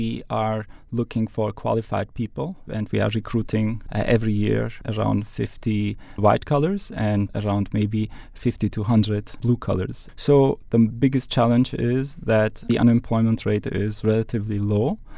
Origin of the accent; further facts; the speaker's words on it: Germany; moved away; also born or lived in Italy / Turkey; I was born and raised in Germany, actually, but I have been before in Italy.